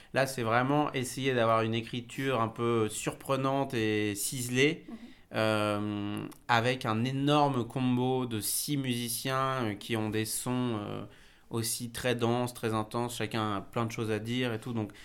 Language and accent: French; Corsica, France; parce que je suis corse